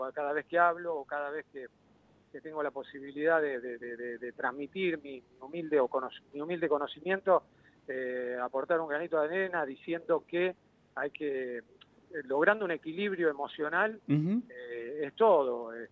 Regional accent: Saira, Córdoba, Argentina; also born or lived in Marcos Juárez; Yo nací en la provincia de Córdoba.

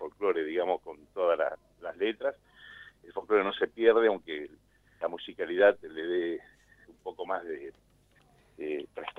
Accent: Salta, Argentina; yo sí soy salteño

